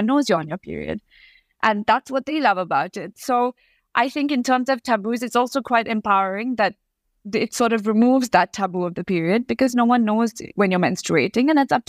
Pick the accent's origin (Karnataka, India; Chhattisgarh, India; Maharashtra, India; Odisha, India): Karnataka, India; You know, again, because, for example, I'm from Karnataka. It's a state that I understand well.